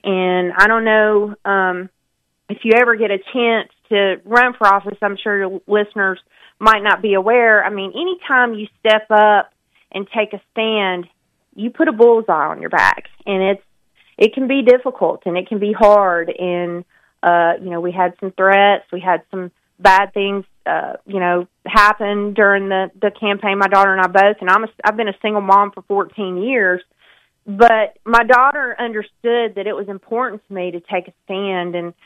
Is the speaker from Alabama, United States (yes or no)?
yes; Montgomery, Alabama, United States; now in Huntsville, United States; I grew up in Montgomery, and I moved to Huntsville in 1998 to pursue a master's in psychology